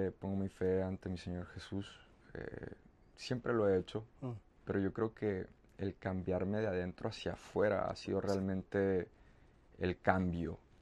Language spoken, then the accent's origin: Spanish; United States; born there; Nací en Estados Unidos con familia mexicana.